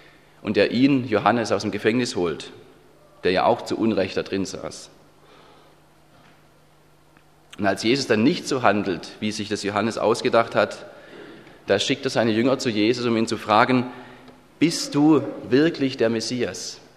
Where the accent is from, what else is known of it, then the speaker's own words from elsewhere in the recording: Stuttgart, Baden-Württemberg, Germany; Aus Stuttgart, wo ich herkomme